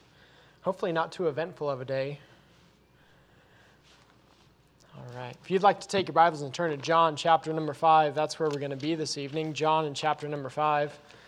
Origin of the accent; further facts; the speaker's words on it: Colorado, United States; So growing up in Colorado, one of the things that my family would do from time to time is we would go to hot springs in Colorado